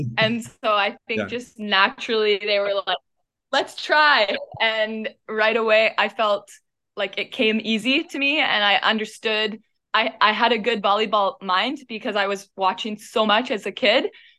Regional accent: Langley, British Columbia, Canada; I grew up in Langley, British Columbia, and the college was also in Langley.

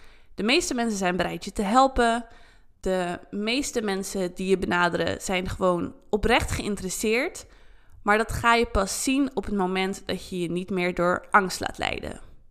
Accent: Netherlands; born there; Dat ik echt heel dankbaar ben voor waar ik vandaan kom en de kansen die ik heb en die ik heb gehad omdat ik in Nederland ben geboren.

